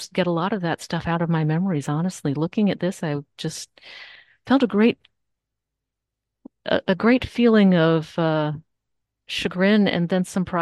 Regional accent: Grand Forks, North Dakota, United States; I grew up in Grand Forks and I believe that I am pretty accurate in how

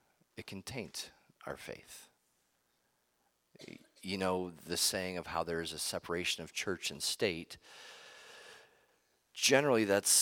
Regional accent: United States; but being born and raised in America, we're spoiled. We assume certain things, and we demand freedom.

